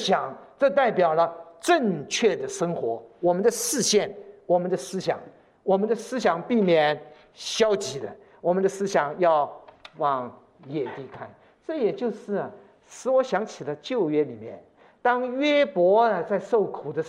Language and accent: Chinese; Shanghai, China; 那我一个月就在回到了我的家乡了。我是生在上海，所以到上海一个月住在那边。